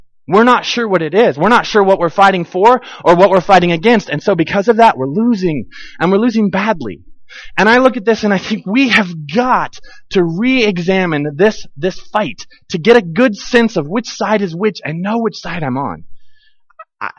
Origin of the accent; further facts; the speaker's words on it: United States; I think again, because we're American, we have a tendency to think in concepts